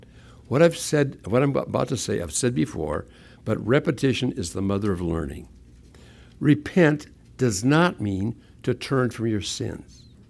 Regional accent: Hinckley, Minnesota, United States; also born or lived in Princeburg; I was born in a little town called Princeburg, Minnesota. People think I was born in Hinckley. I was born in Princeburg.

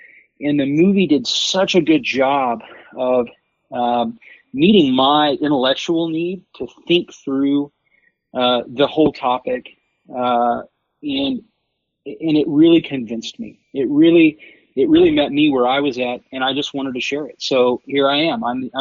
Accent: Texas, United States; Well, I'm a Texas guy, born and raised in Texas. I've lived out in West Texas for about 20 years, been in the oil business for that period of time.

